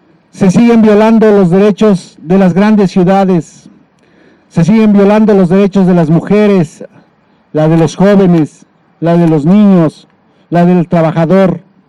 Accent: Mexico; como ciudadanos mexicanos

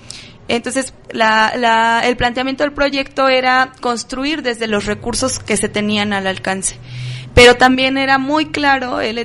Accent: Izúcar de Matamoros, Puebla, Mexico; soy de Izúcar de Matamoros, un municipio, parte de la Mixteca Poblana.

